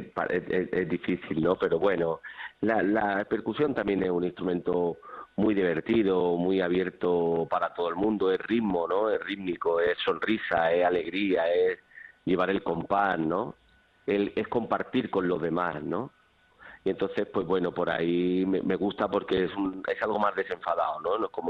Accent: Madrid, Community of Madrid, Spain; de aquí de Madrid. Nosotros somos andaluces, pero bueno, hemos vivido en Madrid desde pequeño. Uh-huh. Yo soy de un barrio que es Lavapiés, que es un barrio muy flamenco.

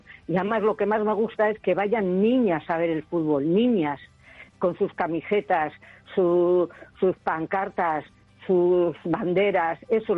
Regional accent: Eibar, Basque Country, Spain; Mira, yo que conozco un poco, lo que más conozco, porque yo soy de Eibar

